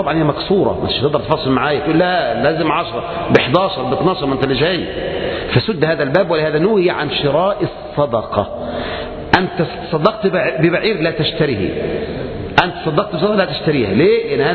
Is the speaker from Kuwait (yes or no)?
no; Egypt; بالذات إحنا عندنا كمصريين يعني الفهلوة موجودة الحمد لله